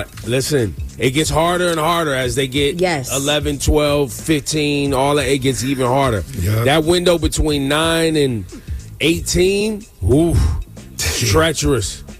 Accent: Singapore; I'm from Singapore.

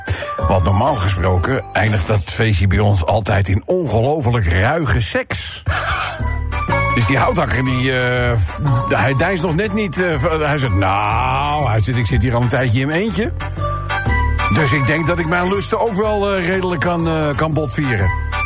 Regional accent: Netherlands; Als Nederlander voelt het natuurlijk onrechtvaardig.

